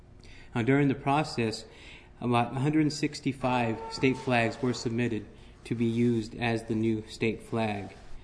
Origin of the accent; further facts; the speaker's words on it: Zia Pueblo, New Mexico, United States; I am from Zia Pueblo, the Assistant Tribal Administrator.